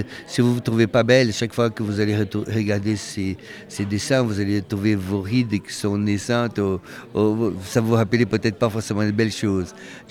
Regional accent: Brazil; French is a second language; moved away as an adult; now in France; je suis français et brésilien. Je suis arrivé en France à l'âge de 30 ans.

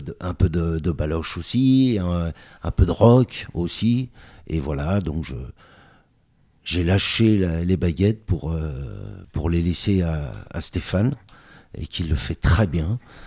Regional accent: Paris, Île-de-France, France; Alors pour ma part, moi je viens de Paname, je suis parisien, je suis né à Pigalle.

